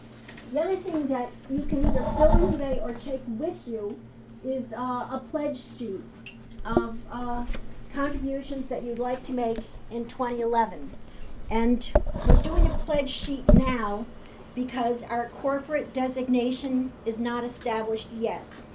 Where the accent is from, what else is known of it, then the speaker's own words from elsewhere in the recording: New York, United States; So I grew up in Columbia County, and after I moved out of the county, I always came back to visit my parents who owned an apple farm out in North Claverick